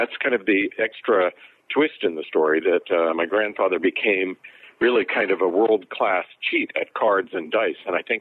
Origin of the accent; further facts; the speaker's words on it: Pennsylvania, United States; growing up in the sort of prohibition and then gambling world in my hometown in Western Pennsylvania.